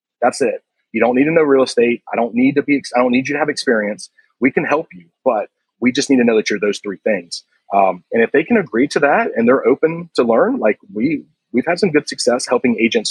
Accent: Myrtle Beach, South Carolina, United States; It was okay at best. Okay. It's the place that, you know, there's everything to do if you're a tourist and you feel like there's nothing to do as a local.

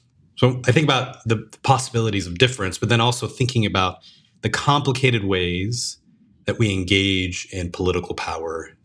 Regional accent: Puerto Rico; moved away; also born or lived in Slidell, Louisiana, United States; So after that, we moved from Puerto Rico to Slidell, Louisiana, which is just north of New Orleans.

